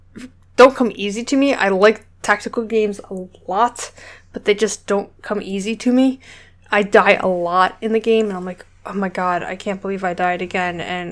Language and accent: English; Hawaii, United States; So they actually put Pacific Islander, as I'm Hawaiian, so I was really excited to play a Pacific Islander.